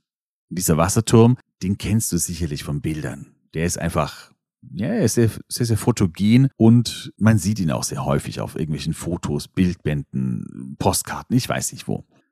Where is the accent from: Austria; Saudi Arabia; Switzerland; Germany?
Saudi Arabia; Riyadh, Riyadh Province; Und zwar in Riad, in meiner Heimatstadt.